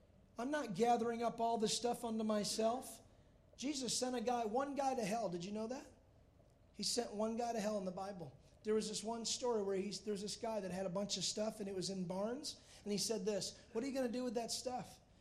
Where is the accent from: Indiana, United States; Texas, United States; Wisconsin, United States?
Texas, United States; Now, confilled? That was a new word. I'm from Texas.